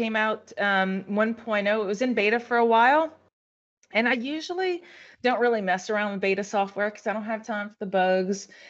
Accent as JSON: {"language": "English", "region": "Louisiana", "country": "United States", "said": "So the Cajuns, we are a culture of people in Southwest Louisiana."}